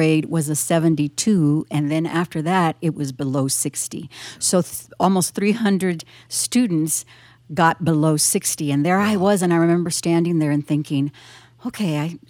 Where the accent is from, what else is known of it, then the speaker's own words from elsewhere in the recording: Laredo, Texas, United States; first language Spanish; English is a second language; I was born and raised in Laredo, Texas. I was an only child. Spanish was my first language. Mm. And that was a struggle to learn English.